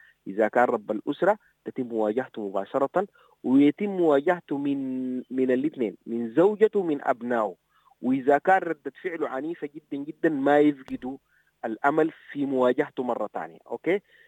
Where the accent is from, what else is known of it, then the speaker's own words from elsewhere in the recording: Sudan; عندنا مشكلة كسودانيين في حاجة اسمها الشعور بالوصمة دائما